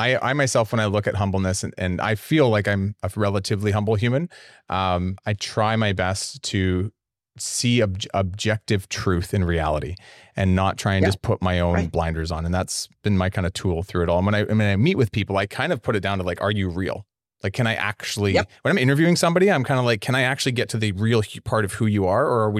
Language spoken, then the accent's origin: English; Canada; I will call out our own culture because I'm Canadian. I'm allowed to do it. We are passive aggressive by nature